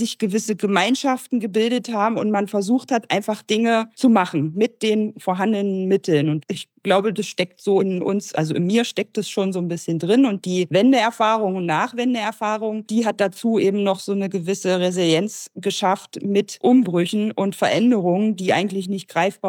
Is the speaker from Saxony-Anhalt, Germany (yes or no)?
yes; Quedlinburg, Saxony-Anhalt, Germany; born there; Ich bin hier bei uns im Landkreis Harz geboren, in Quedlinburg, 1982.